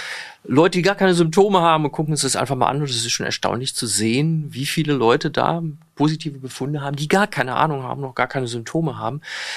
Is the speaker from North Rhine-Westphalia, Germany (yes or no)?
yes; North Rhine-Westphalia, Germany; Ich komme aus Nordrhein-Westfalen, da war das so.